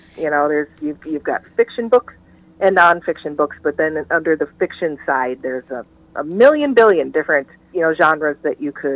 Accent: Plymouth, Minnesota, United States; also born or lived in Williston, North Dakota; I grew up here in the Twin Cities in Plymouth, Minnesota, is where what I call home. I did spend a bit of my childhood out in Williston, North Dakota, most of my elementary school years

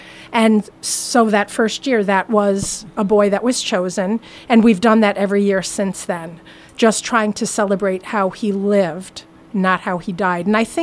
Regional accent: Buffalo, New York, United States; Well, like Mitch said, we're from Western New York, Buffalo, New York.

